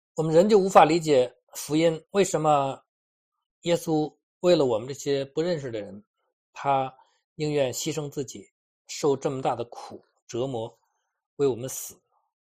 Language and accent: Chinese; China; 我相信我们中国人读这两节经文的时候，我们完全不知道他在说什么